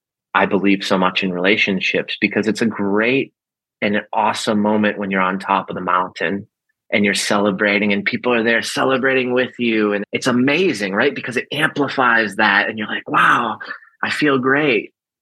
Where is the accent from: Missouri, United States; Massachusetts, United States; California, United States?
Massachusetts, United States; Boston; The culture I grew up in Boston, you were made fun of.